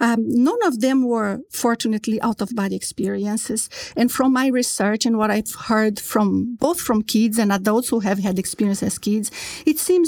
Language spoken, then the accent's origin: English; Brazil; English is a second language; Yes, yes. My background was Catholic.